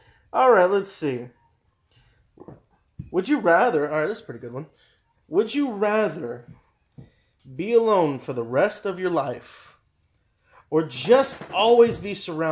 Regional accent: United States; Yes, as an American, we all did.

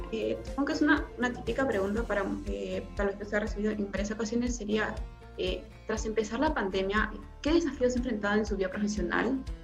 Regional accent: Peru; nosotros como estudiantes peruanos

